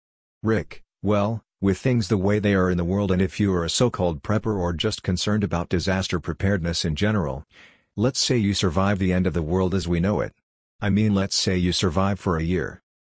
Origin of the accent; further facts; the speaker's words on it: New Hampshire, United States; I grew up in New Hampshire, so I had to live through New Hampshire winters